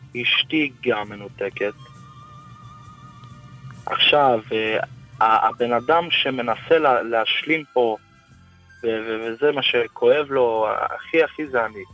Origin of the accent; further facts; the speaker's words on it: Jerusalem, Jerusalem District, Israel; אני מהמקור מגיע מירושלמי